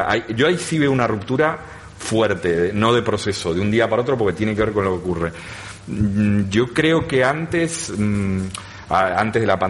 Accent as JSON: {"language": "Spanish", "country": "Argentina", "lives_now": "Spain", "said": "Yo soy de Argentina"}